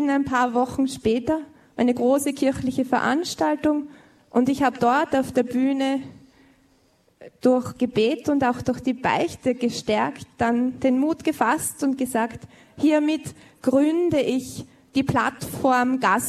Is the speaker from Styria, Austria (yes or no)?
yes; Liezen, Styria, Austria; In dem Bezirk, aus dem ich komme in Österreich, das ist der Bezirk Liezen in der Steiermark.